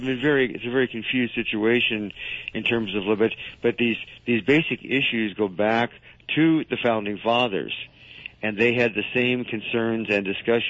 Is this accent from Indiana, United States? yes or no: no; California, United States; born there; when I was born in California, there was 3 million. Now there's about 40 million.